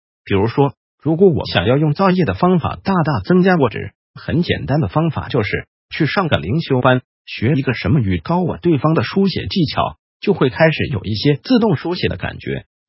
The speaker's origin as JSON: {"language": "Chinese", "country": "Taiwan", "said": "我们台湾叫不要生气的广告贴满整条街呢"}